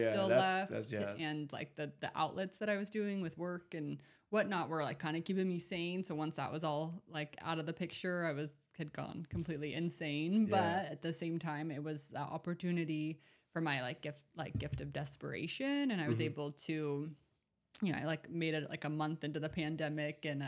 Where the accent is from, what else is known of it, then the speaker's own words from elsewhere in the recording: Salt Lake City, Utah, United States; Yeah, I grew up in Salt Lake City, Utah. Pretty average life with the family, and I have one older brother.